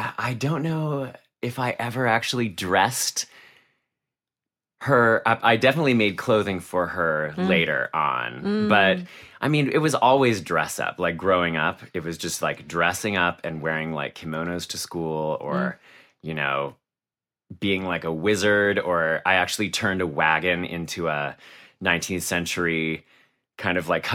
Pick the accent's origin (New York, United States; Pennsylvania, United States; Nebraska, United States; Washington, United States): Washington, United States; Vancouver; I grew up in Vancouver, Washington.